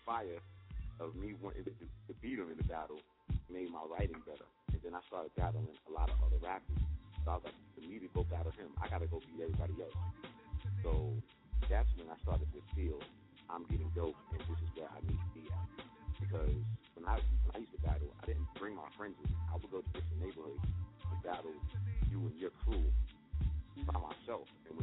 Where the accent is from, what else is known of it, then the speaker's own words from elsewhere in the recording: Bronx, New York, United States; You know, it's home. You know, it's, you know, like, it's a mecca of our culture. And, you know, I was, you know, blessed enough to grow up within it.